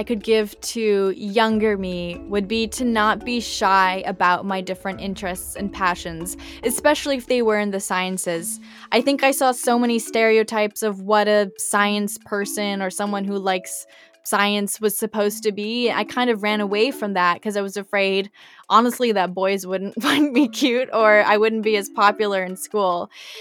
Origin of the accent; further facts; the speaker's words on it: Canada; Well, I'm quite Canadian, so I do try and follow the rules most of the time.